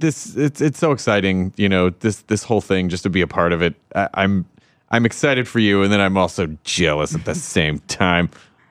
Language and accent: English; the South, United States; I'm from the South, Jenna. It's not a brag. It's weird. I didn't grow up with an. I mean, my family moved around the South a lot, but I never had that.